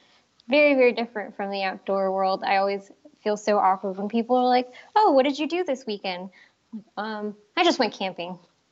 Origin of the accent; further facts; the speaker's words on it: California, United States; I grew up really close to the Santa Cruz Mountains, and somebody had told my parents about the summer camp up there.